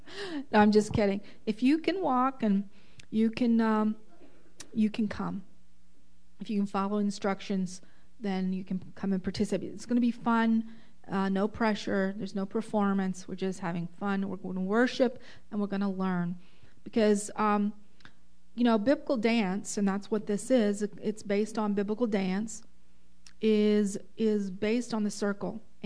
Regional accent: Damascus, Damascus Governorate, Syria; Damascus.

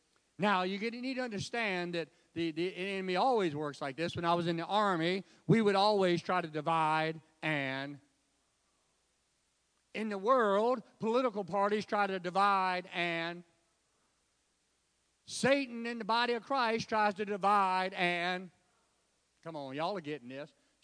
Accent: North Carolina, United States; Y'all got to remember, I come over from Gates County. We ain't very smooth.

